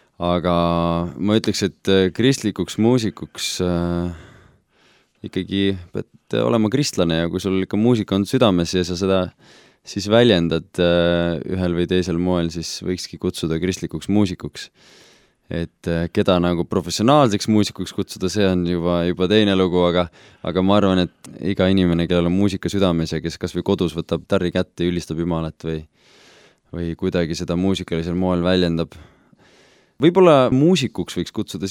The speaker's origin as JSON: {"language": "Estonian", "town": "Viljandi", "region": "Viljandi County", "country": "Estonia", "said": "Viljandist olen pärit, Viljandi elusõna kogudusest ja seal mu ema siis teenis."}